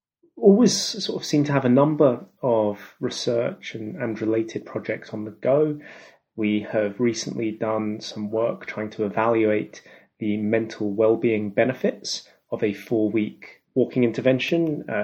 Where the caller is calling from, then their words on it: Edinburgh, Scotland, United Kingdom; I'm calling from Edinburgh in Scotland.